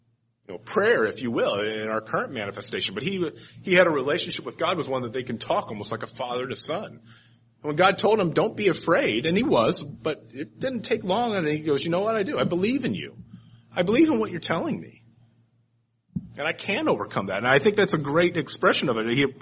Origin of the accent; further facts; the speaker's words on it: Indianapolis, Indiana, United States; Whenever I read this, I'm from Indianapolis. I'm a Colts fan.